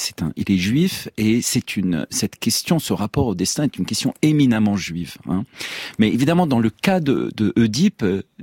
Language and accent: French; Lebanon; Moi, je suis Libanais, je resterai Libanais